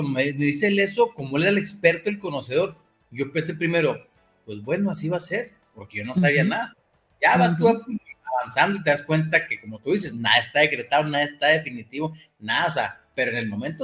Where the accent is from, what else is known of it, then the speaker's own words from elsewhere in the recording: Chihuahua, Mexico; now in Mexico City, Mexico; Hoy estoy en la ciudad de Chihuahua, yo ya vivo en la Ciudad de México, pero llegamos allá en la ciudad de Chihuahua, donde somos de siempre, ¿no?